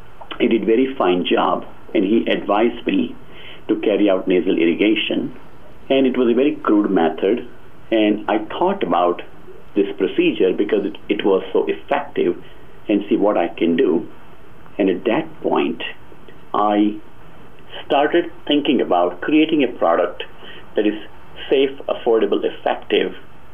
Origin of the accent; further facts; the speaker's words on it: Mumbai, Maharashtra, India; I grew up in Mumbai, India